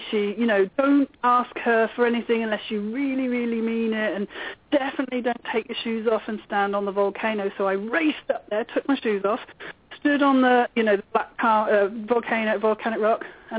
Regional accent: England, United Kingdom; So talking about God, well, like I say, I'm English, so I was brought up Church of England.

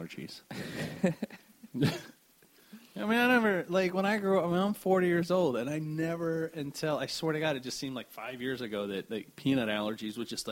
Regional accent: Florida, United States; Yeah, I grew up down in this area. I grew up in Pinellas. And I went to, you know, I graduated from Largo High and stuff.

